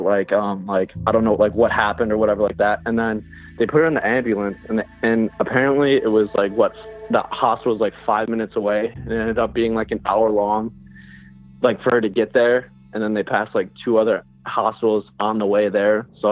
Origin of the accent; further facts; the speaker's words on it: Buffalo, New York, United States; I'm from Buffalo, New York.